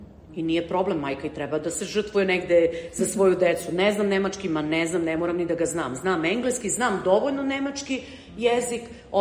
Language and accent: Serbian; Serbia; now in Austria; mi smo iz Srbije, mi smo ovde stranci